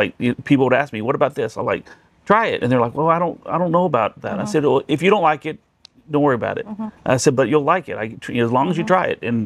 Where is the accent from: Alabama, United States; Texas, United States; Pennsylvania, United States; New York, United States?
Texas, United States; El Paso; So, you know, growing up in El Paso, going out to nightclubs and stuff like that, and seeing the bartenders